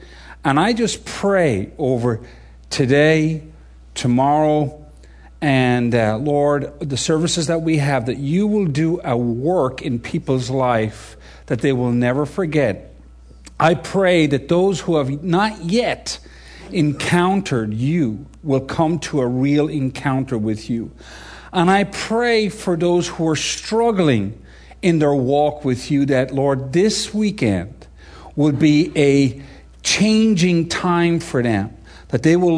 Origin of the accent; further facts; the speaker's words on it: Ireland; I'm Irish too, by the way, so if I use fighting analogies, don't worry about it.